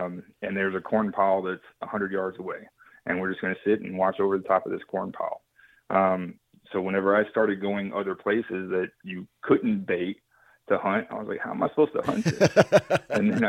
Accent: Texas, United States; as to where I grew up in West Texas.

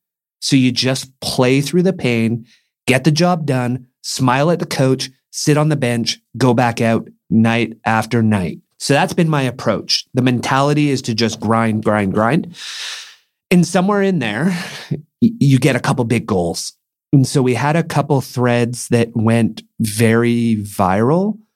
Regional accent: Mission, British Columbia, Canada; as a kid growing up in Mission, let's say with ADHD, who never did well in school, and lower middle class

